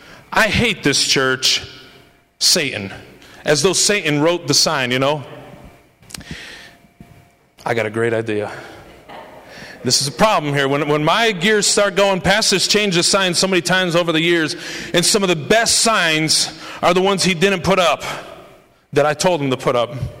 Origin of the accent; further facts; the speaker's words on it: Scranton, Pennsylvania, United States; also born or lived in Wilkes-Barre / Duryea; I was born in Scranton. Listen to me. I was born in Scranton. I was born again in Scranton. I was trained in Scranton, and I was ordained in Scranton. I've been here my whole life.